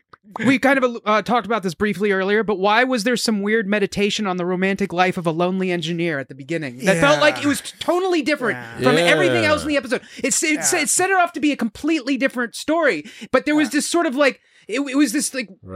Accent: New Jersey, United States; Yeah, right. But really, I'm from New Jersey.

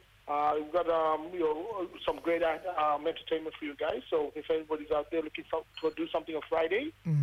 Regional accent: Queensland, Australia; now in Cairns, Australia; My mob's from up in the Torres Straits. Good one, my little girl from the top western region. I'm from the Torres Straits, currently live here in Cairns.

